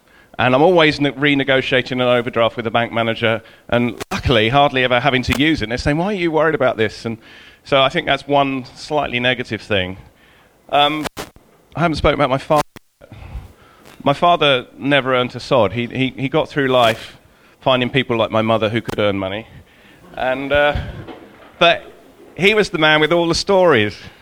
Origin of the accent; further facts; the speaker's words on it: East of England, United Kingdom; I was born in Essex. I'm an Essex boy. I'm not from around here. And I was lucky enough to be brought up near a farm, right next to a farm. I was brought up on the edges of Epping Forest.